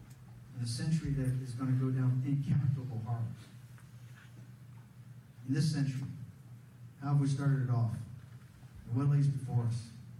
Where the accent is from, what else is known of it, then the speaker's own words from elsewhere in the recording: Virginia, United States; And if you want to see how radically different we're going to be, I'm from Virginia.